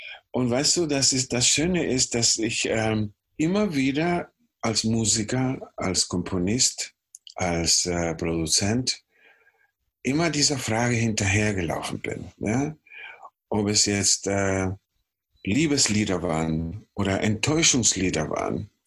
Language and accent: German; Valparaíso, Chile; Ja, Chile, wo ich geboren bin, war in der Nähe vom Meer.